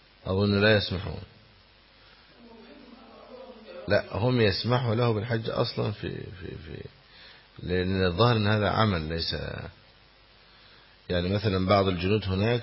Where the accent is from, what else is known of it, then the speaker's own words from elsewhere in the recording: Egypt; هذا عندنا في مصر ما شاء الله